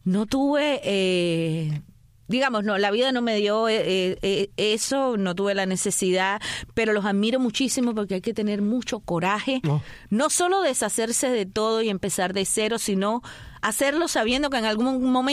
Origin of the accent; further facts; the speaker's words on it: Havana, Cuba; Nací en La Habana, en Marianao